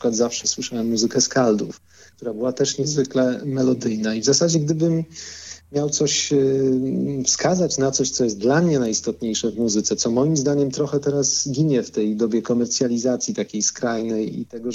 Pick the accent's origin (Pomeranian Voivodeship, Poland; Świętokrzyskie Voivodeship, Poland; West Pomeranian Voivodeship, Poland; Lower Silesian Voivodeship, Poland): Świętokrzyskie Voivodeship, Poland; Skarżysko-Kamienna; bo ja pochodzę ze Skarżyska